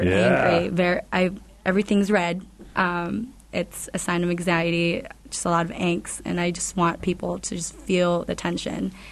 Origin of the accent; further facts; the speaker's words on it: Juneau, Alaska, United States; I've had shows in Las Vegas and while I was in school, but it's pretty cool to do it here in my hometown.